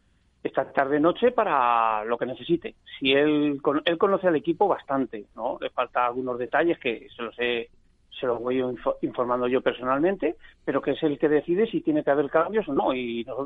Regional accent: Villarrobledo, Castilla-La Mancha, Spain; a pesar del resultado en Villarrobledo. Y es que, vamos a ver, es mi pueblo, es mi equipo

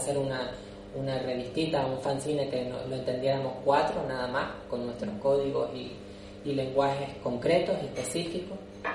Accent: Buenavista del Norte, Canary Islands, Spain; Yo soy de Buenavista del Norte, que es un pueblito de Tenerife, que está como en la otra punta, que casi ya no es ni Tenerife porque está tan lejos de la capital que muchas veces se nos olvida que estamos ahí, y ahí me crié 18 años.

